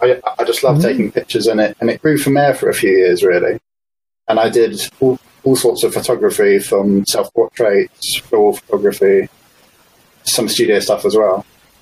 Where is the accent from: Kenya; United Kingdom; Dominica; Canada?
United Kingdom; South East England; I live in West Sussex.